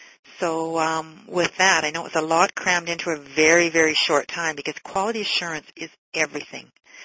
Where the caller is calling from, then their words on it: Montreal, Quebec, Canada; Hello, I'm calling from Montreal.